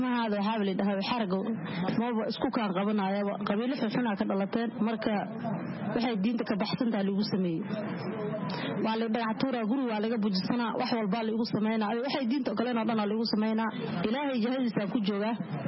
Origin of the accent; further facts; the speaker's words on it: Kismayo, Lower Juba, Somalia; born there; waxaan ku dhashay kismaaya ka xagga meel baadiya aan ku dhashay